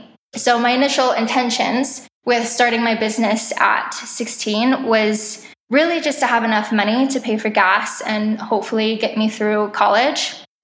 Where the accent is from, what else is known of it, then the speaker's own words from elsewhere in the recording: Scottsdale, Arizona, United States; I was a fully booked artist in my hometown in Scottsdale, Arizona